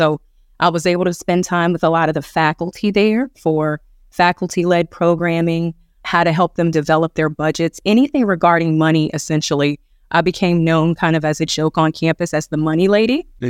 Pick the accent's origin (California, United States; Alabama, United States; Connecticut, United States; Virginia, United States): Virginia, United States; Hampton; I am actually from Hampton, Virginia, and as an undergraduate student, I studied Spanish, and in my junior year, I studied abroad in Barcelona in Spain.